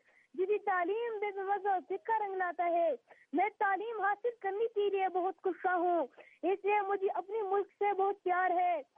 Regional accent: Shah Nawaz, Khyber Pakhtunkhwa, Pakistan; میں کرم ایجنسی کی تینوں کے واقعی ایک گاؤں جس کا نام شاہ نواز ہے, میں اس گاؤں سے تعلق رکھتا ہوں. … میں دوسری کلاس کا طالب علم ہوں. ہمارے علاقے پہاڑی ہے

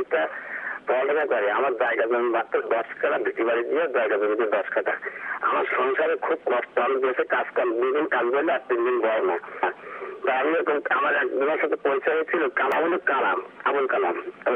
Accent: Satkhira, Khulna Division, Bangladesh; আমার বাড়ি কামার বাসা সাতক্ষীরা সদর থানা।

